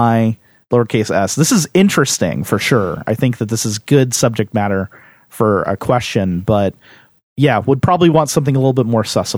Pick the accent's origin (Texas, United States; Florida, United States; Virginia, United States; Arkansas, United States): Florida, United States; Growing up in Southwest Florida, there was a popular toy.